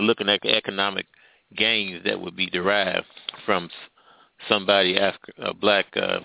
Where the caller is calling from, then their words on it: Midwest, United States; Well, I'm calling from the Midwest.